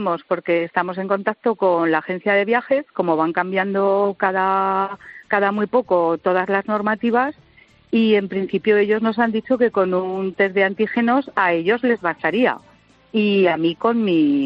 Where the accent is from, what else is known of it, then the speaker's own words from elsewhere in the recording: Zaragoza, Aragon, Spain; De Zaragoza.